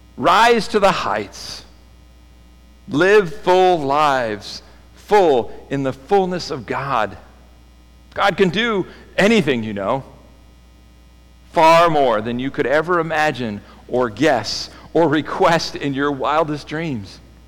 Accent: California, United States; I grew up in California around the Bay Area, and around there, we were San Francisco Giants fans, baseball, right?

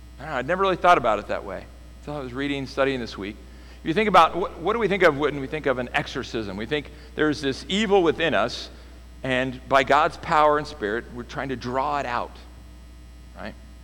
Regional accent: California, United States; For me, as a Californian, one of those things that was deeply embedded in me was at the very least, a distrust of anything Texas. That's just how you grew up in California.

